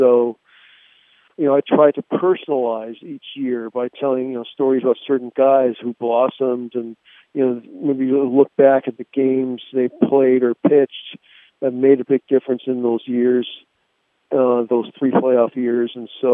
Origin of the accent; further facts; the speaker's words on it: Menlo Park, California, United States; I grew up a Giants fan. I grew up in Menlo Park. My dad would drive me to 20, 25 miles to games.